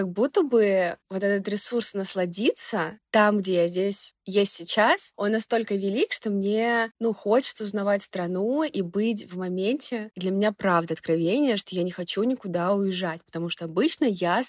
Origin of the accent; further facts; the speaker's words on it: Lithuania; moved away as an adult; я уезжала из Литвы в 18 лет и вернулась, когда мне было 30. Уля-ля, многое поменялось. И, в общем, весь год в Вильнюсе я старалась быть чаще с ними